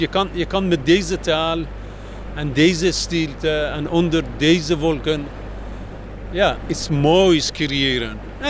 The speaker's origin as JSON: {"language": "Dutch", "town": "Tehran", "region": "Tehran Province", "country": "Iran", "said": "En je moet niet vergeten, ik kwam uit Teheran, uit Iran, Teheran. Zo'n 17 miljoen bewoners"}